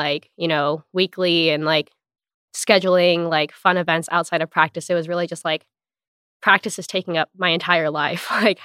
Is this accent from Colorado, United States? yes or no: no; Hawaii, United States; moved away as an adult